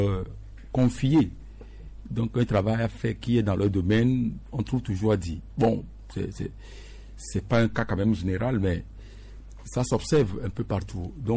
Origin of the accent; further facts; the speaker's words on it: Togo; Maintenant, si des dispositions chez nous au Togo empêchent à ce que des enfants déjà à 4 ans, ils ne peuvent pas commencer le cours préparatoire première année